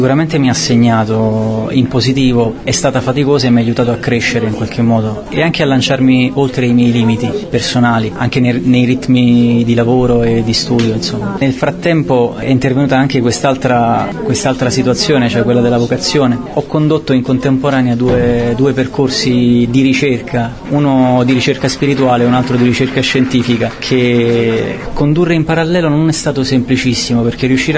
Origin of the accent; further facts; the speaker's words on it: Mercato San Severino, Campania, Italy; Sono originario di Mercato San Severino, però in questo momento vivo con i frati al Santuario della Madonna della Foce a Sarmo.